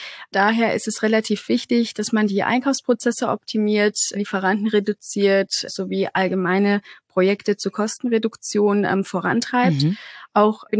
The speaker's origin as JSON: {"language": "German", "town": "Coburg", "region": "Bavaria", "country": "Germany", "lives_now": "Munich, Germany", "said": "Also ich komme nicht aus München, also da, wo ich jetzt arbeite, sondern ja ein bisschen oberhalb von Bayern, sage ich mal, aus Coburg."}